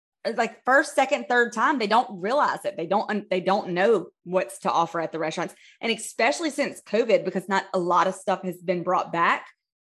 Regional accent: Louisiana, United States; And y'all, we're from Louisiana, so it's very, very hard to top our food.

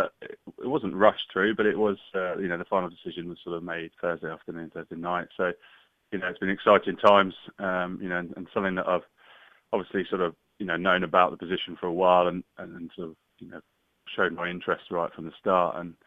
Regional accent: Bedford, East of England, United Kingdom; I was sort of born and bred in Bedford and played all my rugby through the sort of mini and junior system there

